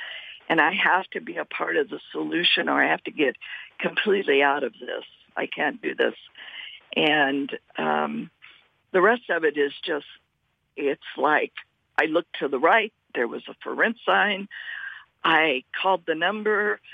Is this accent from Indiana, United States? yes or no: yes; Indianapolis, Indiana, United States; And I grew up in Indianapolis, Indiana, just to correct that.